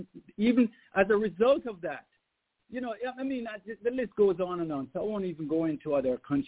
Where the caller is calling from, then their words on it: Atlanta, Georgia, United States; I'm calling from Atlanta.